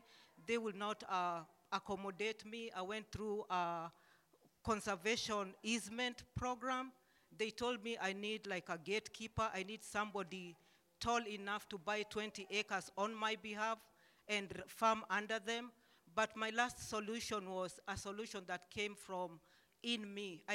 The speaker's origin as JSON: {"language": "English", "region": "Illinois", "country": "United States", "said": "I'm from Illinois."}